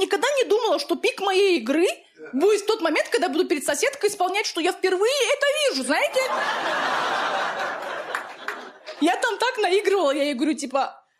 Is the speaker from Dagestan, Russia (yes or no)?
yes; Dagestan, Russia; Я сама дагестанка